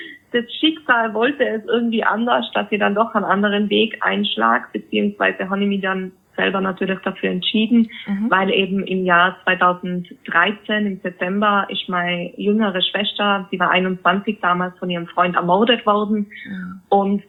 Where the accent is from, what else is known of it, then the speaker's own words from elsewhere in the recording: Innsbruck, Tyrol, Austria; ich komme ja aus Innsbruck, Österreich, wie du schon selber gesagt hast.